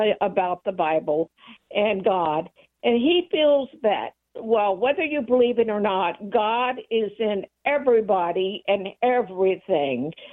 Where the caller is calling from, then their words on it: Atascadero, California, United States; Yeah, I'm from Atascadero, California, but that's okay.